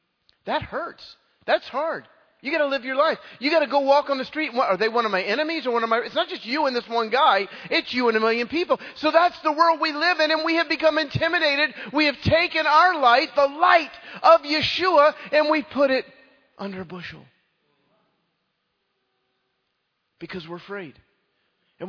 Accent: Richmond, Virginia, United States; I grew up with people in Richmond, Virginia that everybody said they were Christian and most weren't.

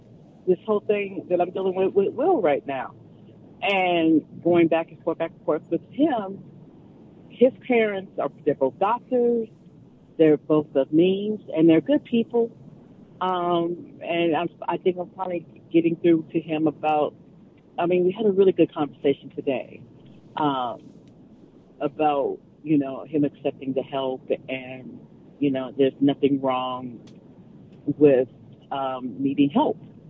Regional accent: California, United States; born there; at least I was born in California.

